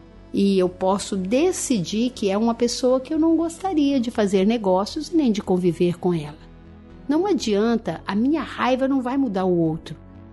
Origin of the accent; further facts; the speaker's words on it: Minas Gerais, Brazil; no meu caso, que sou mineira e gosto muito de começar as coisas no horário